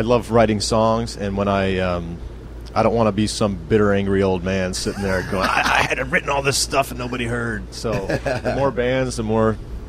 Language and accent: English; Detroit, Michigan, United States; and I grew up in Detroit, and that was kind of our little circle